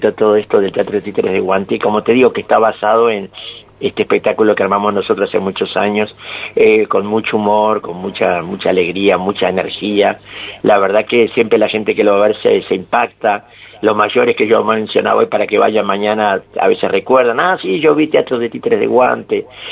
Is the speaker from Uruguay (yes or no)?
yes; Uruguay; yo vengo de Uruguay